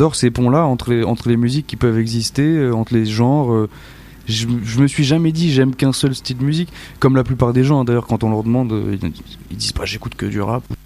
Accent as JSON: {"language": "French", "region": "New York", "country": "United States", "tie": "born or raised there", "moved": "as an adult", "lives_now": "France", "said": "comme je suis américain, je pourrais y retourner un jour peut-être."}